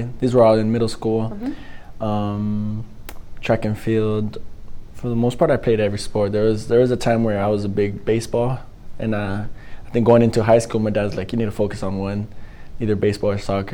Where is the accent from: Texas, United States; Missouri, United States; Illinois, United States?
Texas, United States; El Paso; now in Frisco, United States; Yes, I'm from El Paso, Texas.